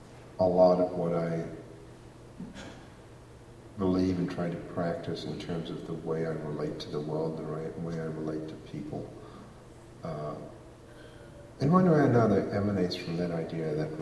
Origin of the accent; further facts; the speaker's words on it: South Africa; growing up in South Africa in the shadow of the Holocaust